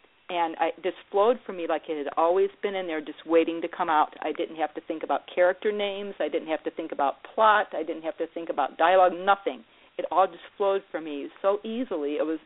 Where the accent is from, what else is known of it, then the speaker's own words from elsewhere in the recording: Ohio, United States; I'm situated directly between Cleveland and Sandusky. So 30 miles west is Cleveland, 30 miles west is Sandusky, 30 miles east is Cleveland. And I'm 5 miles south of Lake Erie.